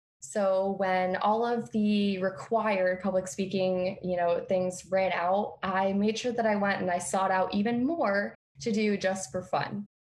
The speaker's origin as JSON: {"language": "English", "region": "Florida", "country": "United States", "tie": "born there", "said": "I'm going to be sharing my story with you. All right. So growing up, I was born in Central Florida. My sister and I moved around a lot with my mother when we were kids."}